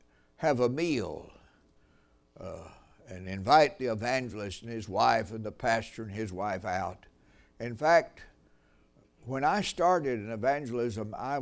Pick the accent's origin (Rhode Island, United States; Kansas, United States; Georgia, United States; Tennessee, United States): Tennessee, United States; Memphis; For years we lived in Memphis, Tennessee, which is my hometown.